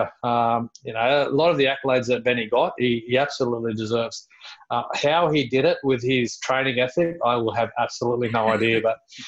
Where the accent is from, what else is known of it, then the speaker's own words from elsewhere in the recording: Australia; and myself coming from Australia